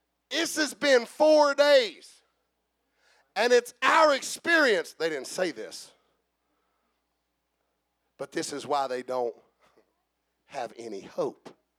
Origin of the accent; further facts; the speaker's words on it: West Virginia, United States; But we're from Southern West Virginia.